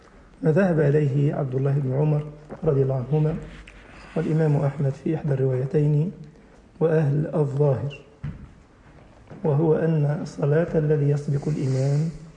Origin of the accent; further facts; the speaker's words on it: Egypt; انتوا ما شاء الله انتوا شيوخ اسلام انا بتكلم عن الطلبة عندنا في مصر